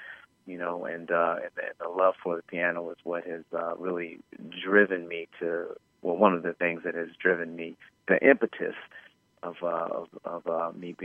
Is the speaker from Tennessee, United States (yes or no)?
yes; Nashville, Tennessee, United States; born there; And, I was born in Nashville, and the first 4 or 5 years of my life was spent in Nashville.